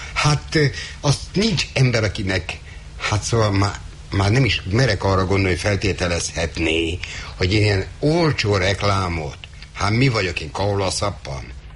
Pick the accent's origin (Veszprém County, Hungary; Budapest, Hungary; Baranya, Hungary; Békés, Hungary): Budapest, Hungary; mert a Józsefvárosból jöttem